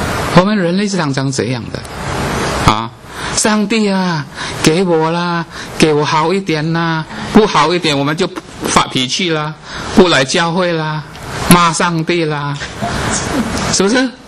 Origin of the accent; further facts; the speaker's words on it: China; 我也是中国人啊。